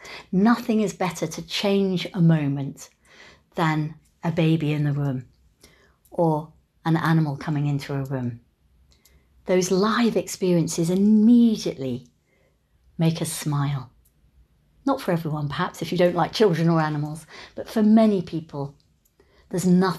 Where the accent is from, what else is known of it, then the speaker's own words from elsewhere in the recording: London, United Kingdom; As I come from London, maybe people will have been to London.